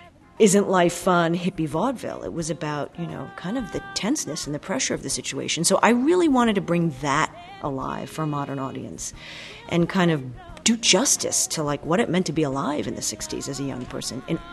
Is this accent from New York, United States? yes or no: yes; New York City, New York, United States; I've got to admit, I grew up in New York City. I went to Broadway as a kid.